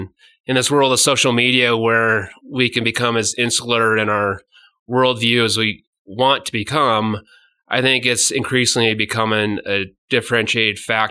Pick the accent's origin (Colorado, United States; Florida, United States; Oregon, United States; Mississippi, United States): Colorado, United States; So I grew up in Northern Colorado and then went to the United States Military Academy at West Point.